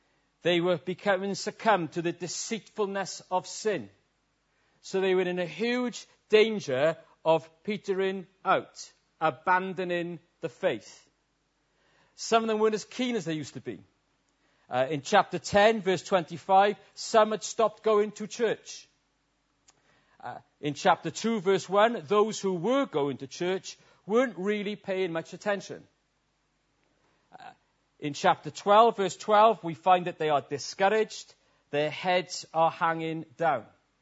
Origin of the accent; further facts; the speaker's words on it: Wales, United Kingdom; I'm a Welshman, and Welshmen think we should preach in suits and shirts and ties